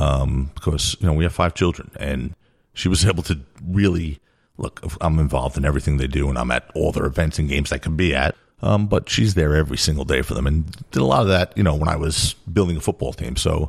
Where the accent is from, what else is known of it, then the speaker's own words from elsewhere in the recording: Brooklyn, New York, United States; But on the other hand, I grew up in Brooklyn.